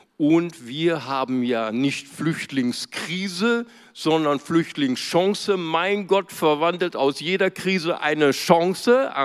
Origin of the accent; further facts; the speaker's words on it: Bonn, North Rhine-Westphalia, Germany; ich komme aus der Wessi-Hauptstadt Bonn.